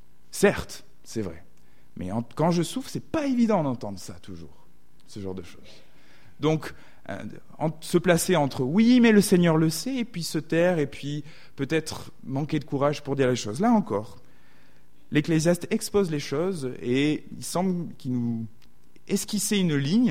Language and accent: French; Southwest France, France; accent: southwestern French; J'ai un accent hein, du sud-ouest de la France